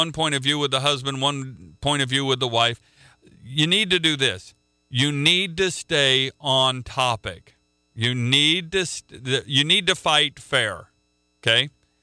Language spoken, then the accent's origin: English; Midwest, United States; because I'm from the Midwest. I have a bit of an easygoing personality